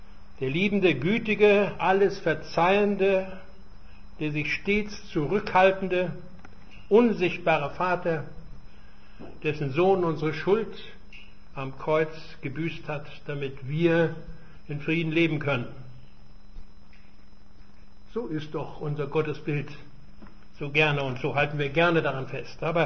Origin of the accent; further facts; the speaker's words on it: Königsberg, Kaliningrad Oblast, Russia; Als Königsberger, ihr wisst, ich komme daher aus der Stadt Kant